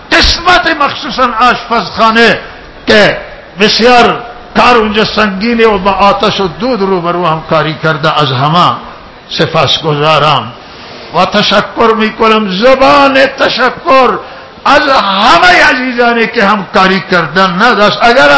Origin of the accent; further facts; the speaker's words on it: Iran; ما ایرانی هستیم و به کشورمون افتخار داریم